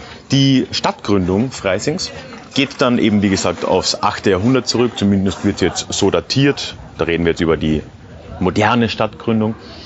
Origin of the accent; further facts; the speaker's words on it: Austria; Als Österreicher sage ich jetzt mal, die Bezeichnung Berg ist vielleicht ein bisschen übertrieben.